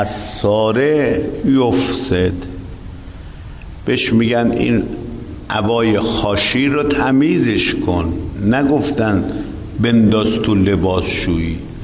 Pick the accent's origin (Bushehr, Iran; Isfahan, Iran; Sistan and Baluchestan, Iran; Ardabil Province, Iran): Isfahan, Iran; من اصفهانی هستم